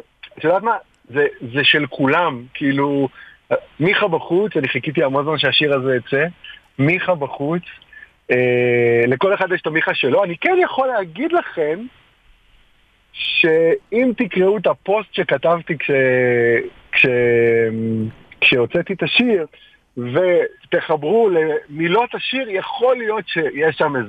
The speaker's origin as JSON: {"language": "Hebrew", "town": "Nof HaGalil", "region": "Northern District", "country": "Israel", "tie": "born or raised there", "said": "איפה שגדלתי, שזה בצפון ונצרת עילית"}